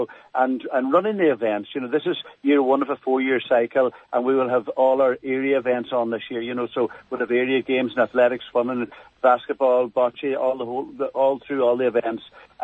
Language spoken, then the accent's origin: English; Donegal, County Donegal, Ireland; I'm from Donegal Town myself